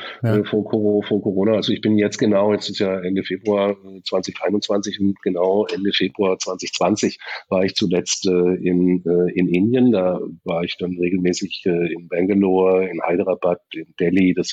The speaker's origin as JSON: {"language": "German", "town": "Stuttgart", "region": "Baden-Württemberg", "country": "Germany", "tie": "born or raised there", "said": "Also in dem Vorort von Stuttgart, ich bin in Stuttgart aufgewachsen"}